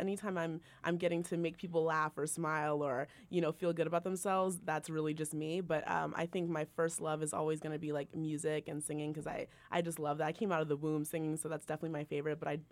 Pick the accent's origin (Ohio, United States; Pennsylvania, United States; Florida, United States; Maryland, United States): Florida, United States; Orlando; also born or lived in New Jersey / Virginia / Boston / Salt Lake City; I was born in Jersey, raised in Orlando, Florida, lived in Virginia, Boston, Ryan, Salt Lake City, Utah, LA, Nashville.